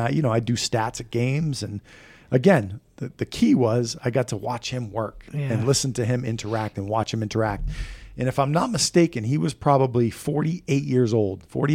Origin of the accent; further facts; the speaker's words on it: Massachusetts, United States; I said I'm a coach from Massachusetts, and I didn't really know the whole Philly thing.